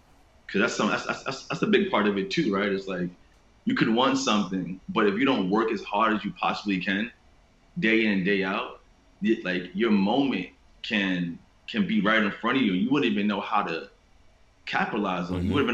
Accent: Queens, New York, United States; Growing up in Queens, bro, like, we rode bikes all the time, just as kids, as a mode of transportation, as a source of fun.

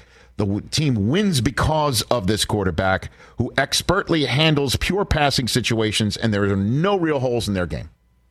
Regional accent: New York City, New York, United States; I'm from New York City. I mean, the Twin Towers are gone forever.

